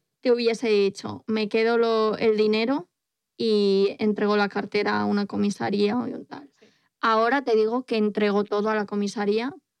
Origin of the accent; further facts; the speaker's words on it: Spain; Soy española, ¿qué quieres que te gane?